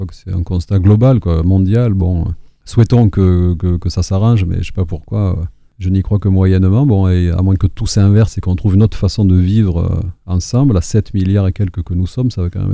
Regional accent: Agen, Nouvelle-Aquitaine, France; je prépare 3 soirs à Agen, qui est ma ville natale.

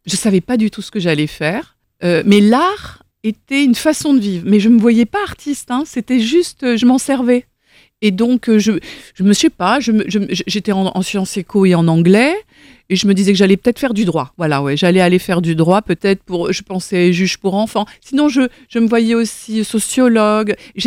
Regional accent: Nice, Provence-Alpes-Côte d'Azur, France; Et puis parce que je suis de Nice et face à la mer.

